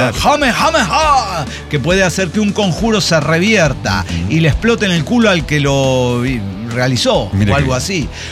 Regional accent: Mexico; porque soy mexicano

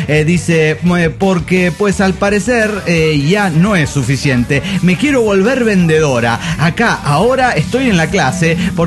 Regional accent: Mar del Plata, Buenos Aires Province, Argentina; de Mar del Plata, Argentina.

